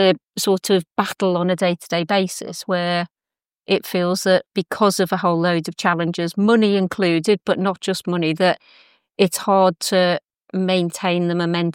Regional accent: Liverpool, North West England, United Kingdom; now in Buckhurst Hill, United Kingdom; I live in Buckhurst Hill. I'm from Liverpool originally.

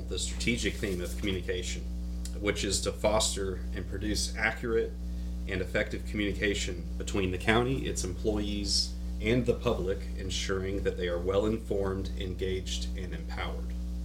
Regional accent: Tallahassee, Florida, United States; born there; Yeah, briefly, I was born in Tallahassee, Florida.

